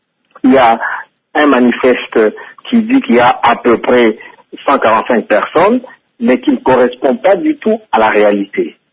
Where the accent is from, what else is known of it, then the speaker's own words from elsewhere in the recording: Kalemie, Tanganyika, DR Congo; J'ai grandi à Kalemie, c'est ma ville